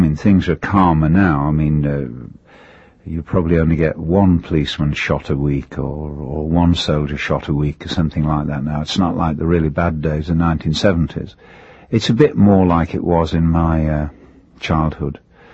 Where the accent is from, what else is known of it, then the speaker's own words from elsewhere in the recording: Belfast, Northern Ireland, United Kingdom; also born or lived in England; I was born in England, but my parents broke up when I was literally a baby in arms. So my mother went back to Belfast, to her family, and so I was raised there. All her family were Ulster people, you see.